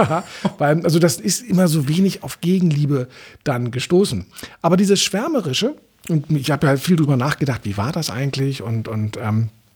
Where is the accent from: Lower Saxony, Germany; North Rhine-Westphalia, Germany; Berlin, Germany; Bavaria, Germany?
Berlin, Germany; ich bin in Eichkamp aufgewachsen.